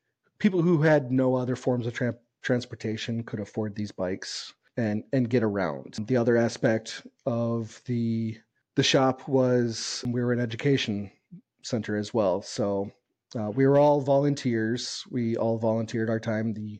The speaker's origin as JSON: {"language": "English", "town": "Apple Valley", "region": "Minnesota", "country": "United States", "tie": "born or raised there", "also_born_or_lived": "Colorado", "said": "So I was actually born in Colorado. My family moved us up to Minnesota when I was in fourth grade. So I lived in the south suburbs of the Twin Cities. I lived in Apple Valley."}